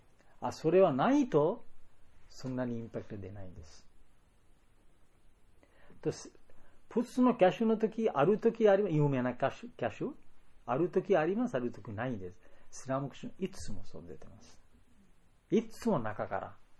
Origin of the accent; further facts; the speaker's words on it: Germany; Japanese is a second language; 私は少しドイツ出身で歌えますから